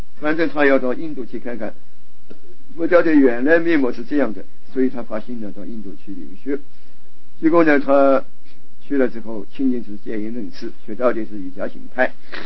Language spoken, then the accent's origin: Chinese; China; 好像我们中国人呢这一方面做的远远不如基督教